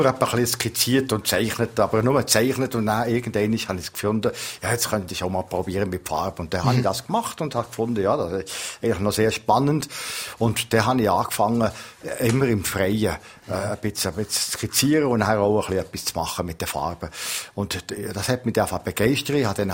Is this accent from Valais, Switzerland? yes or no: yes; Valais, Switzerland; Ich habe eigentlich ein Ziel gehabt, so als Walliser in Anführungszeichen, dass wir den definitiven Anschluss Oberwald-Gletsch machen können